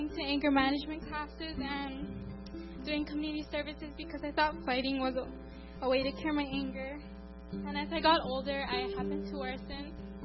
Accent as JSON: {"language": "English", "town": "Haiku", "region": "Hawaii", "country": "United States", "said": "I'm from Haiku, Maui."}